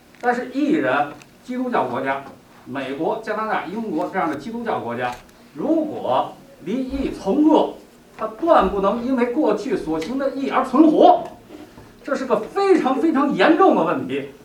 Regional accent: China; 但是我从中国来

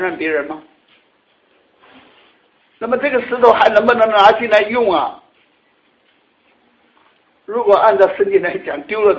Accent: Sichuan, China; 我们这个四川人啊，就讲带把子，

